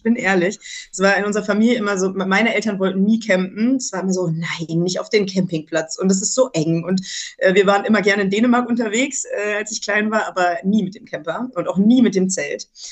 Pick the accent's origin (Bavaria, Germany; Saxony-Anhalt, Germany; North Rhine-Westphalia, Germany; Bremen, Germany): Bremen, Germany; wir haben unter anderem auch in meiner Heimatstadt gedreht, in Bremen